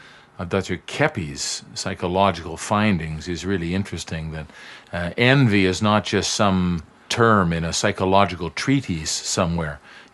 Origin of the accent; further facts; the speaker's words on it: Canada; I'm Canadian, but I saw that it changed